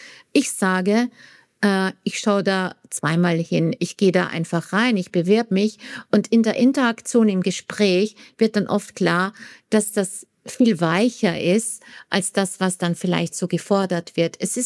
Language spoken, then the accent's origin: German; Vienna, Austria; ich komme ja aus Wien